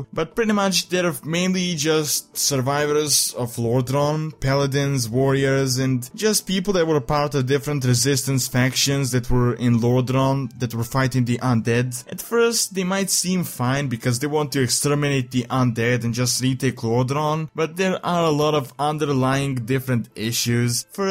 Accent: Serbia; Just for the information, I'm from Serbia. Some people think I'm from Siberia.

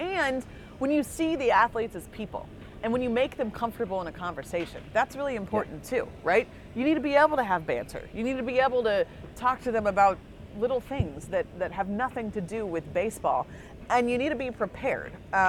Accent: Bloomington, Indiana, United States; I went to IU. I grew up in Bloomington. It's my favorite place in the whole wide world.

